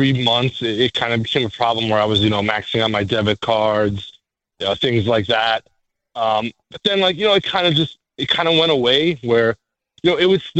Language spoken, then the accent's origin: English; New York, United States; as a kid growing up, you know, I grew up in the Rockland County area.